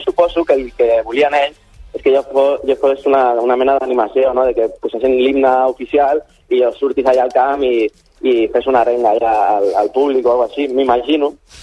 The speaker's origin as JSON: {"language": "Catalan", "town": "Castelldefels", "region": "Catalonia", "country": "Spain", "tie": "born or raised there", "said": "m'he passat la vida amb una pilota de futbol, amb el meu cosí, per Castelldefels, jugant a les pistes d'allà, i he jugat molts anys a la Unió Esportiva Castelldefels"}